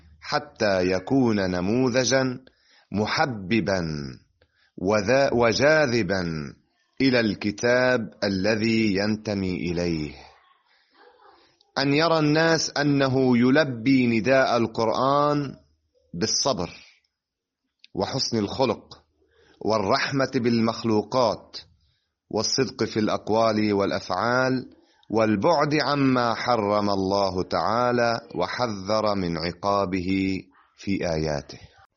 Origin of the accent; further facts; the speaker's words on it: Aita al-Shaab, Nabatieh Governorate, Lebanon; ولازلت حتى الآن أقرأ في كثير من المجالس في بلدتي عيت الشعب. أنهيت الدراسة الأكاديمية الابتدائية والمتوسطة والثانوية في البلدة، وانتقلت مكملا دراستي في بيروت باختصاص معلوماتية برمجة